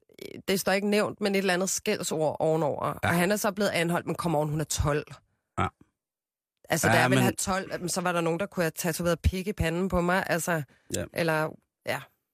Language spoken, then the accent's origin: Danish; Copenhagen, Capital Region of Denmark, Denmark; jeg er fra Christianshavn, og folk siger, jeg er fra Amager. Så jeg er 27 år fra Amager